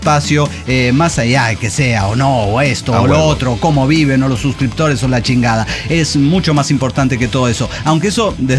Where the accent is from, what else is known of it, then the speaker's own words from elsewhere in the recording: Colombia; soy de Colombia, gente sabe, divertida